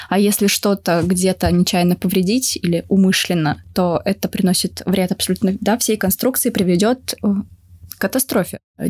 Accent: Khabarovsk, Khabarovsk Krai, Russia; А что касается железнодорожных, то я родом из Хабаровска.

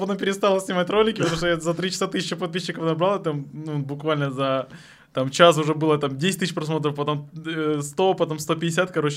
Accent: Armyansk, Crimea, Ukraine; Я вообще с Крыма. Я родился в Крыму. Вот. На северном городе, короче. В северном городе Крыма. Короче, Армянск называется. Это город между Херсонской и Крымской областями. Прям на перешейке.

